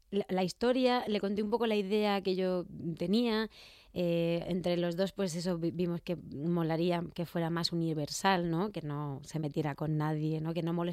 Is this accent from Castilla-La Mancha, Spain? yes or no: yes; Albacete, Castilla-La Mancha, Spain; Sí, yo soy de Albacete y al cole y todo eso fui a Albacete. Y en verano y en los fines de semana nos íbamos a Letura, un pueblecito pequeñito, que es de donde es mi madre.